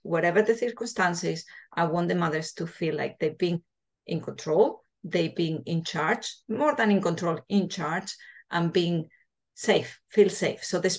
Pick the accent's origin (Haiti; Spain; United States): Spain; English is a second language; So as you can see from my accent, I'm Spanish. So in Spain, the way they help deliver babies, or the way they manage the childbirth, is quite medicalized